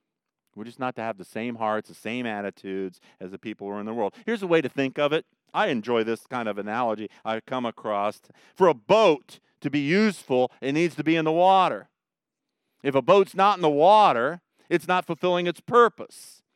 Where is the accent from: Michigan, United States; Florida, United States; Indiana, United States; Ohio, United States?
Ohio, United States; I grew up in Northern Ohio, Amish country.